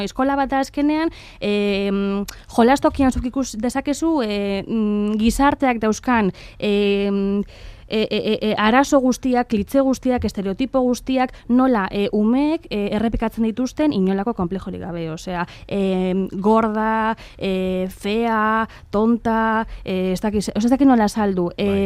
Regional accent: Bilbao, Basque Country, Spain; bilbotarra naiz, ez dakit, deskribapena nahiko, ba, simplea

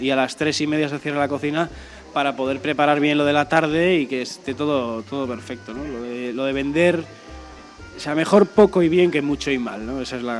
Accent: Oiartzun, Basque Country, Spain; Yo soy de Oiartzun

